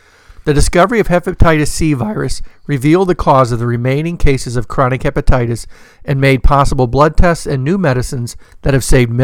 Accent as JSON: {"language": "English", "country": "Nigeria", "said": "In my home country, Nigeria"}